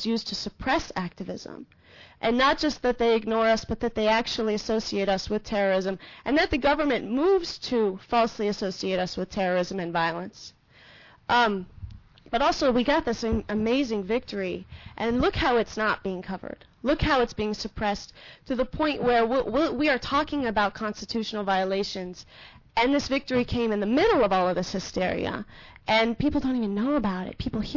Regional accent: California, United States; I'm from Mendocino County, California.

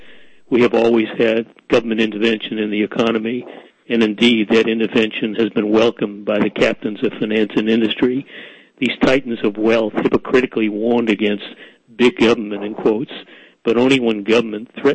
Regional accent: Boston, Massachusetts, United States; I grew up in Boston, but unfortunately, I didn't know about you back then in the 1950s.

